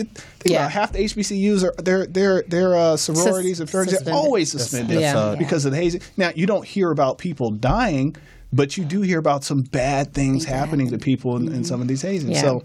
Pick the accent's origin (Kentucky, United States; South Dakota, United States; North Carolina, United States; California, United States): North Carolina, United States; Charlotte; also born or lived in Atlanta, United States; I'm from Charlotte. Spent a lot of time in Atlanta.